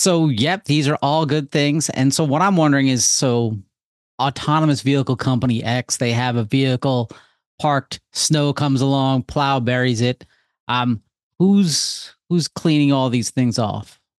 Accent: New York City, New York, United States; Because as a New Yorker, Waymo is trying to operate in my fair city.

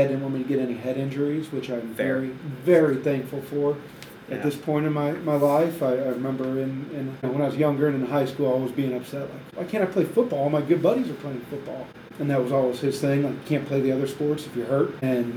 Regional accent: St. Louis, Missouri, United States; Yeah, so I grew up in St. Louis, went to high school at DeSmet.

